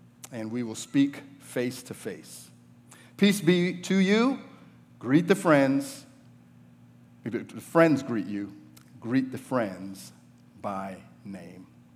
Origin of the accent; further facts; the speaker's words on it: New York, United States; I'm from up north, I'm from New York